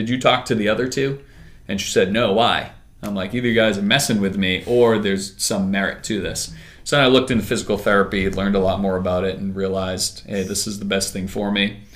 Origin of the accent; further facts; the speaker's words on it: Salem, Massachusetts, United States; So I grew up in Salem, Mass, and Salem State College was there.